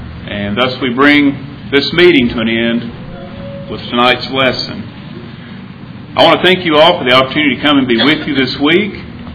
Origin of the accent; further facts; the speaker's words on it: Columbia, United States; Being born and raised in Columbia, I've known of the Smalleys when they lived in town.